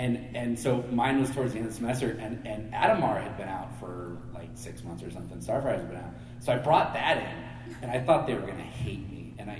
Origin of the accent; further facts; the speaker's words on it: San Jose, California, United States; I'm from San Jose.